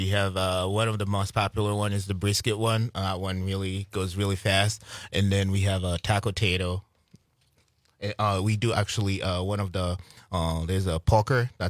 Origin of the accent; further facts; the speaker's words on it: Haiti; moved away as an adult; I grew up in Haiti. Right. I did not move here until I was 22 years old.